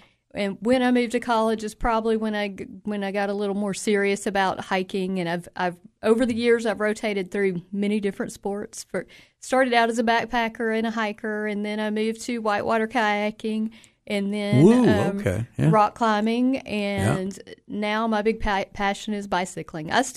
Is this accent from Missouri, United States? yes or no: no; Spring Hill, Tennessee, United States; also born or lived in Nashville; now in Cookeville, United States; So I was born in Nashville, and about 5 years old, we moved to Spring Hill, and that was before Spring Hill was what it is now.